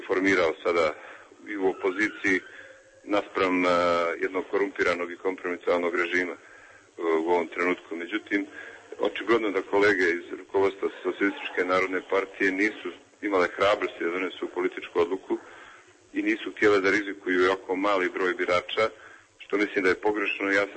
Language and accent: Serbian; Montenegro; po čemu smo mi kao Crnogorci u ovom ustavu dobili neko veće pravo